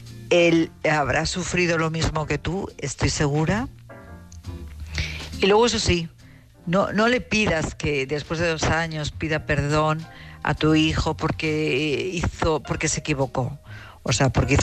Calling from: Madrid, Community of Madrid, Spain; de Madrid.

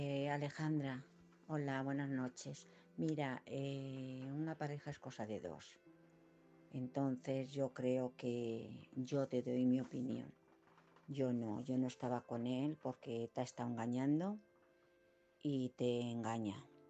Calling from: Madrid, Community of Madrid, Spain; de Madrid.

